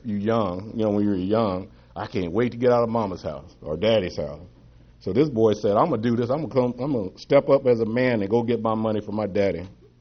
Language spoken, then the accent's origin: English; Kansas City, Kansas, United States; And I bring you greetings from Kansas, my hometown of Kansas City, Kansas.